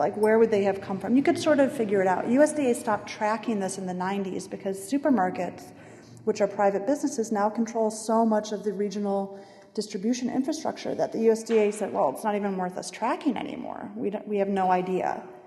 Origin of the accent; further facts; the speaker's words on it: Michigan, United States; A, I'm from Michigan, so I was excited to get to go to Detroit.